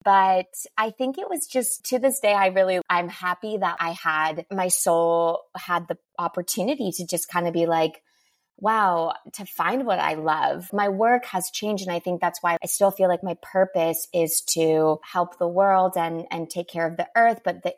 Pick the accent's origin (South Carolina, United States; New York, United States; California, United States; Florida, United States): California, United States; But no, I mean, I grew up in Orange County.